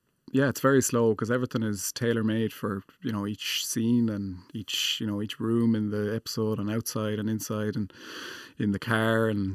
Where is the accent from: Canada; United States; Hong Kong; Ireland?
Ireland; Inishbofin, Connacht; I'm from Inishbofin.